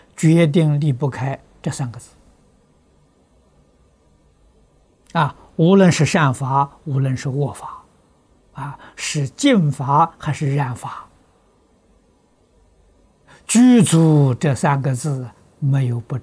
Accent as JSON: {"language": "Chinese", "country": "China", "said": "他们肯定中国东西是好的，我们中国人再向外国人学习。"}